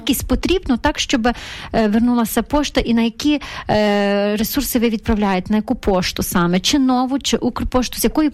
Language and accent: Ukrainian; Ternopil, Ternopil Oblast, Ukraine; як я з Тернополя